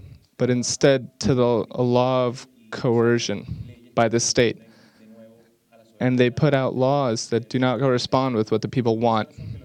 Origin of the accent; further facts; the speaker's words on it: Venezuela; We are young people from Venezuela, united, without an ideology to go out in the streets